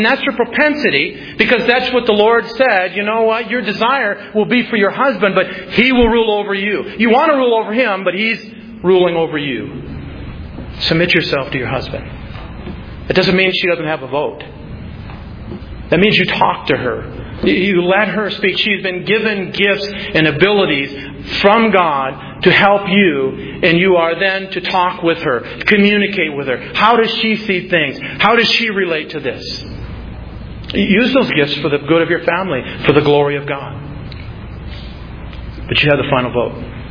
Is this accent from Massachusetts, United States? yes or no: no; South Dakota, United States; You know, I'm from South Dakota. I don't know nothing about nothing.